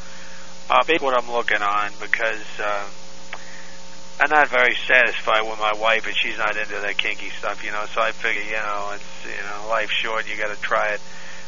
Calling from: Westerville, Ohio, United States; Right now I'm calling from the Kinko's over in Westerville.

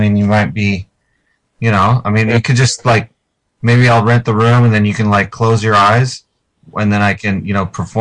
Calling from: Los Angeles, California, United States; Yeah, I'm in LA.

